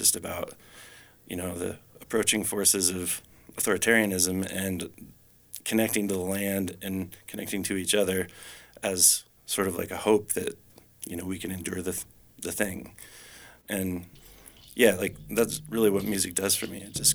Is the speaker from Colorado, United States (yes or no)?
yes; Fort Collins, Colorado, United States; came back from the big city, back to Colorado, where I'm from Fort Collins.